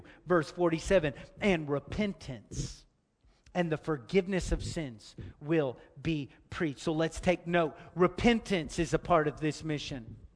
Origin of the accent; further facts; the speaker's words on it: Texas, United States; I am a Texan, y'all.